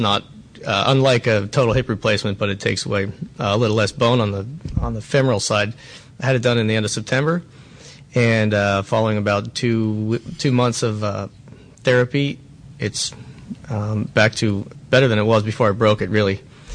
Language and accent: English; Pennsylvania, United States; now in Riverside County, United States; it's hard to beat where I grew up in Pennsylvania and the East Coast and Vermont